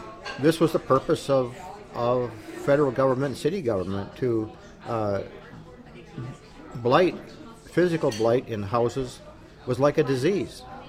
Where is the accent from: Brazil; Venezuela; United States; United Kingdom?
United States; Brainerd, Minnesota; I grew up in Brainerd, Minnesota, and came here in 1960, and part of Brainerd I lived in was my neighbors, my dad, were railroad workers, so I knew what a blue collar community was.